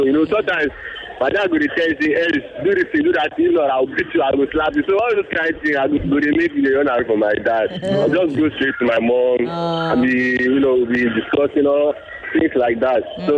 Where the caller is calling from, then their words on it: Victoria Island, Lagos, Nigeria; I'm calling from Victoria.